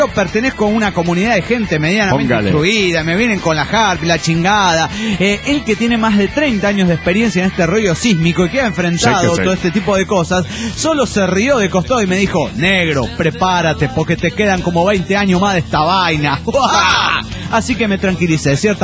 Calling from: Guadalajara, Jalisco, Mexico; de Guadalajara, Jalisco, México.

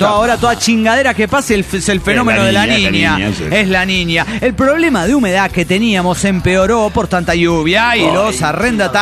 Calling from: Santander, Cantabria, Spain; que soy de Santander, que soy de España.

